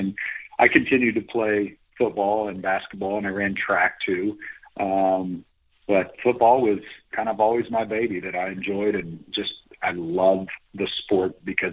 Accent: Kansas City, Missouri, United States; And I grew up in Kansas City and very blue collar, very, you know, I don't want to say a Catholic oriented city, but it is, and never had to defend myself much.

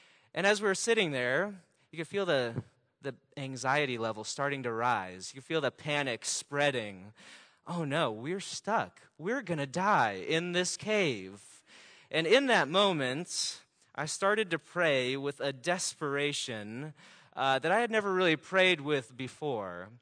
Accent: Kansas City, Missouri, United States; So I grew up in Kansas City

